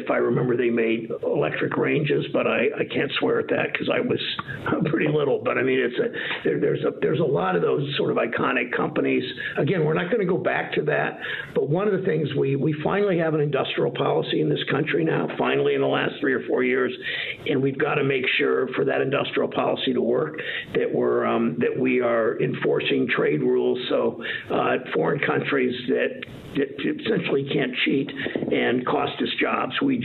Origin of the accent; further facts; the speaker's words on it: Mansfield, Ohio, United States; I grew up in Mansfield, a town that was a town of 50,000, lost a lot of manufacturing jobs, great place to live, great place to grow up, good public schools.